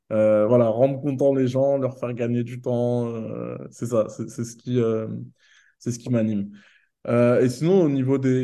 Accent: Bondy, Île-de-France, France; Je suis né à Bondy, en Île-de-France, la ville d'Mbappé, justement.

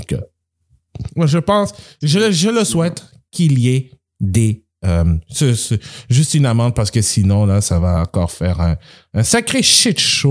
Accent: Montreal, Quebec, Canada; c'est chez nous, à Montréal

